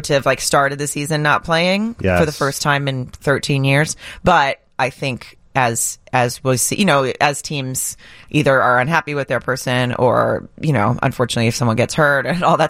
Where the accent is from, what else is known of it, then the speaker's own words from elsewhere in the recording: the South, United States; accent: Southern; I'm from the South. Threw in my Southern accent and everything